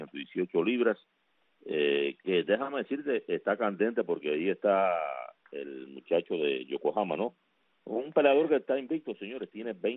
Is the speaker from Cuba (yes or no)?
yes; Cuba; yo honestamente soy cubano